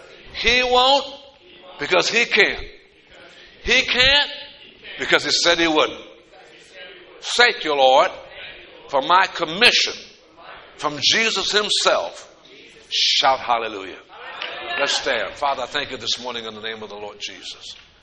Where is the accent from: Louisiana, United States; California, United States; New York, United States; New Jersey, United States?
Louisiana, United States; Donaldsonville; From my hometown of Donaldsonville, Louisiana, to the Gulf of Mexico, the longest street in the world.